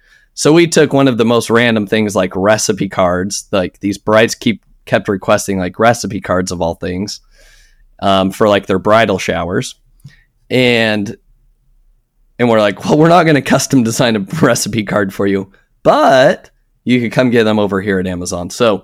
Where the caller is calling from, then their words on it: Flower Mound, Texas, United States; I'm in Dallas, Texas, or if we want to get really specific, Flower Mound, Texas.